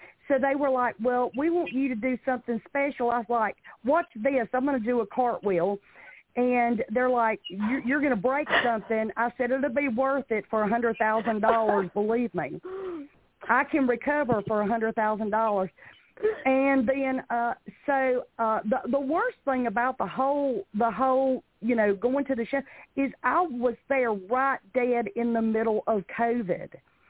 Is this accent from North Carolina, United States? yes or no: no; Packlet, South Carolina, United States; accent: Southern; I am from a little bitty town called Packlet in South Carolina.